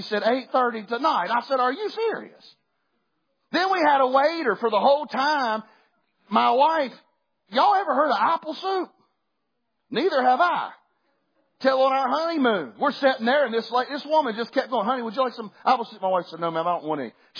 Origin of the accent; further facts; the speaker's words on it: West Virginia, United States; I'm going to tell y'all right now, I'm from West Virginia, and I like getting in cold water.